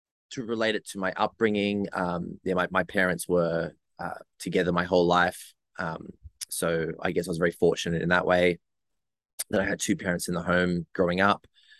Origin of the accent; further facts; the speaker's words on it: New South Wales, Australia; also born or lived in Newcastle; Now I Australian. I grew up on. Well, I was born in Newcastle. I moved to the Central Coast. Well, I was moved to the Central Coast when I was three. Was no choice of my own, I guess. And we lived here for my entire adolescence and teenage years, on the Central Coast, New South Wales.